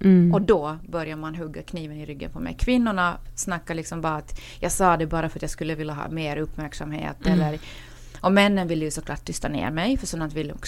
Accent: Finland; jag är dock inte svensk, även om när jag växte upp i Finland så var det så faktiskt att de finskspråkiga väldigt ofta mobbas

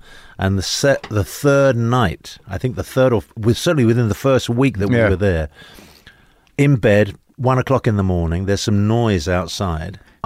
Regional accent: London, United Kingdom; moved away as an adult; now in United States; I grew up in London. My background is basically my father was Spanish, my mother was Italian.

